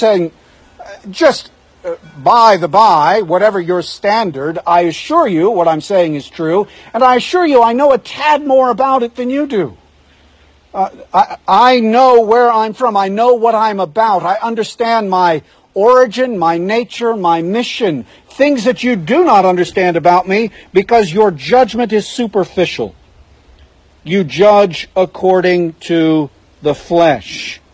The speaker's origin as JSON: {"language": "English", "region": "Idaho", "country": "United States", "tie": "born there", "said": "the fact is I was born in Idaho. That's a true statement."}